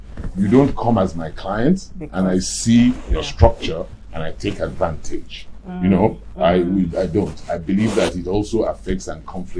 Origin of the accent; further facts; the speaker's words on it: Ibadan, Oyo, Nigeria; I grew up in Ibadan. I was in Ibadan yesterday